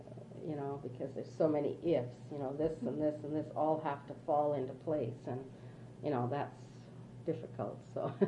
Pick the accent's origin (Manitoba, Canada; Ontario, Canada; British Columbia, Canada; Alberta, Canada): British Columbia, Canada; Surrey; also born or lived in Vancouver; Well, I was born in Vancouver General Hospital, and I've lived most of my life in Surrey. We moved to Surrey just before my third birthday, and except for my time at Trinity and a year in Abbotsford